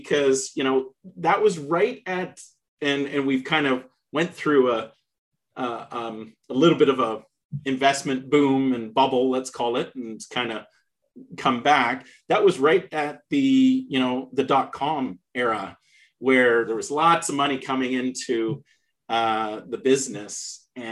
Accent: Canada; I'm a Canadian. So in the Toronto market, Ontario, Canada

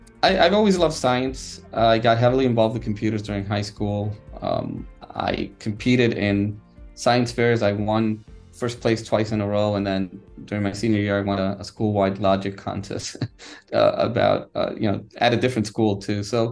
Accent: New York, United States; So I was born and raised in New York.

